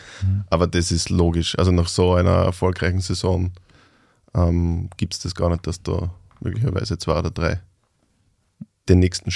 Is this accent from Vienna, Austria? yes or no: no; Weiz, Styria, Austria; Im schönen Weiz und in Mortantsch.